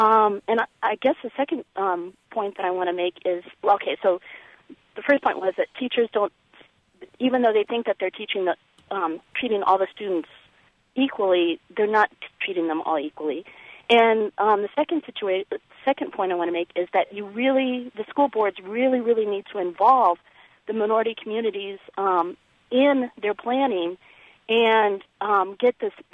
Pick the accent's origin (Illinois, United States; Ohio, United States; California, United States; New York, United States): Illinois, United States; Champaign; I grew up in Champaign and really, really care about the community.